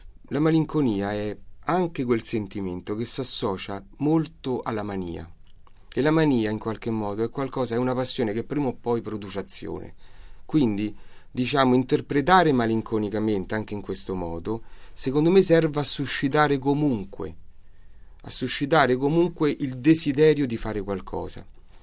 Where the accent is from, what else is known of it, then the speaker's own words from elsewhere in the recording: Rome, Lazio, Italy; perché io vivo in Borgata da tanti anni, ovviamente ci sono nato